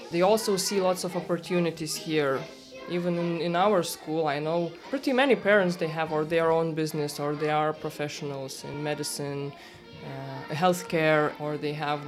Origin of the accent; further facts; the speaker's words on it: Lithuania; English is a second language; moved away as an adult; now in United Kingdom; I'm 32 years old. I came from Lithuania and I've lived in Britain for more than 8 years.